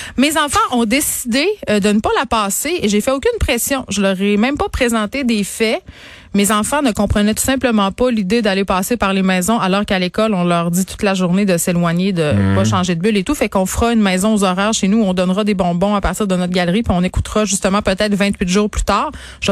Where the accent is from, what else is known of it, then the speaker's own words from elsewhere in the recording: Saguenay, Quebec, Canada; Ben, écoute, là, je viens du Saguenay.